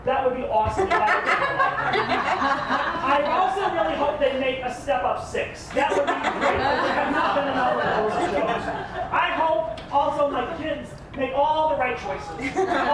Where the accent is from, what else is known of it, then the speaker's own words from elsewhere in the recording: Louisiana, United States; I remember this one time I was driving from Louisiana to Texas with my grandmother, my brother. I'm from Louisiana.